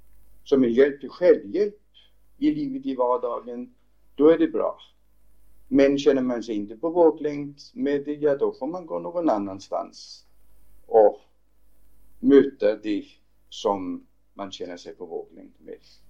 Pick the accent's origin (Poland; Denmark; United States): Denmark; Swedish is a second language; jag är dansk